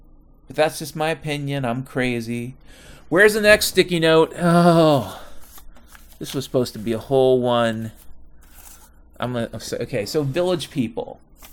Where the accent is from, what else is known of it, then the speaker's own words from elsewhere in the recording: Mount Vernon, Washington, United States; Like, I grew up in Mount Vernon, Washington in the 70s and 80s.